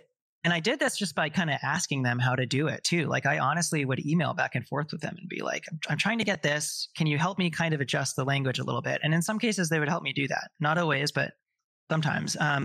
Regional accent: Texas, United States; Folks in their 80s, 90s, including folks in my family, by the way, because I'm from Texas

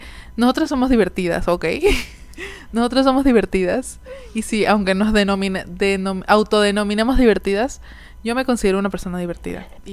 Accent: Peru; Nosotros somos de Perú y aquí por lo menos no es como que todos fines de semana fiestas

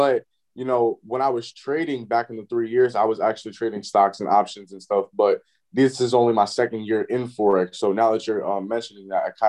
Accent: New Jersey, United States; I'm from South Jersey.

